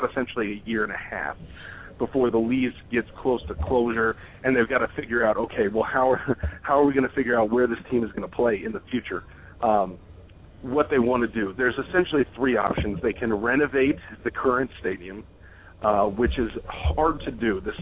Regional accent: Dallas, Texas, United States; I grew up in Dallas, Texas.

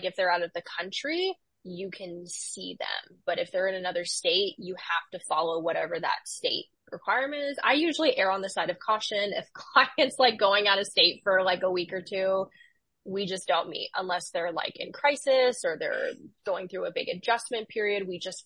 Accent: New York, United States; also born or lived in Massachusetts; I love, you know, Massachusetts. I'm from New York originally, but there's something like about having lived there and gone through the whole school experience that draws me back there sometimes.

